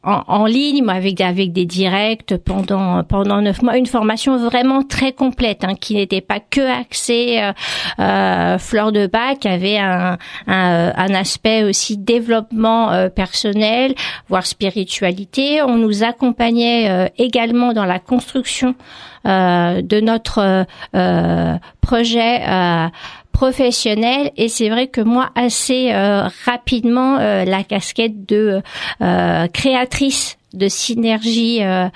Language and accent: French; Île-de-France, France; Je suis originaire du Val d'Oise. J'ai vécu jusqu'en 2017 à Bessancourt. Et donc depuis 2017 à Hermont.